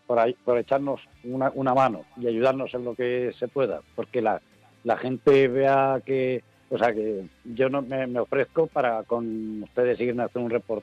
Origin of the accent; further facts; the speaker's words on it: Albacete, Castilla-La Mancha, Spain; now in Estremera, Spain; Pues yo aquí los olivos en Extremera llevo unos 15 años, porque yo soy de Albacete